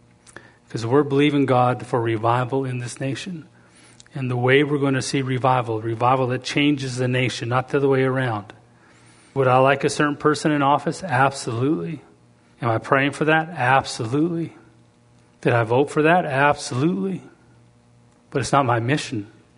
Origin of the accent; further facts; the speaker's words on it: United States; Now, as a father, as an American citizen, as a man, I have rights to stand and make decisions